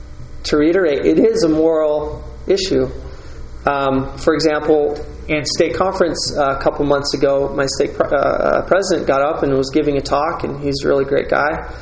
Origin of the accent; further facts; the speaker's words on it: Salt Lake City, Utah, United States; growing up in Salt Lake, going to soccer games and going to high school